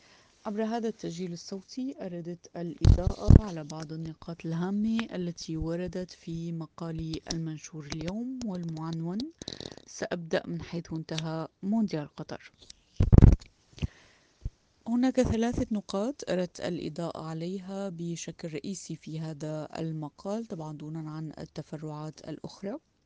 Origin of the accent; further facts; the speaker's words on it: Syria; ما الذي يجب علينا كسوريين أن نقوم به اليوم؟